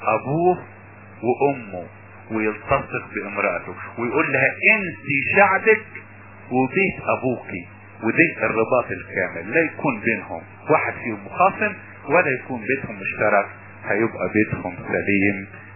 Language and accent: Arabic; Upper Egypt, Egypt; في مثل عندنا في الصعيد يقول لك معزاية خلص ولا جمل شرك